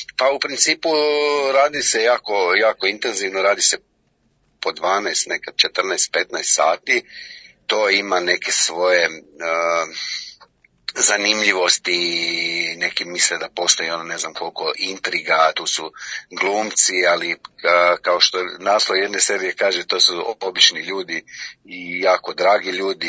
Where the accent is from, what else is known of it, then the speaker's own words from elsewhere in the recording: Vareš, Federation of Bosnia and Herzegovina, Bosnia & Herzegovina; also born or lived in Semizova Ponikva; Rođen sam u Semizovoj Ponikvi, mislim da sam živio tamo 2 godine, onda sam se preselio u Vareš. U ulici Đure Đakovića, taj kvart smo mi zvali u Varešu, koliko god da je Vareš bio mali, Bazenčani.